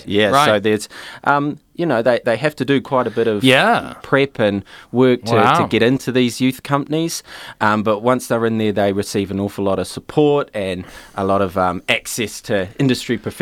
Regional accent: Christchurch, Canterbury, New Zealand; I'm from Christchurch, but had been living overseas for nearly 14 years.

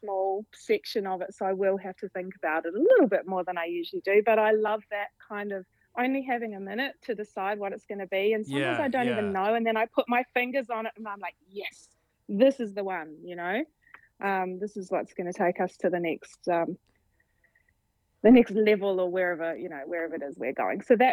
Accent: New Zealand; now in Australia; Australians still think I'm a New Zealander

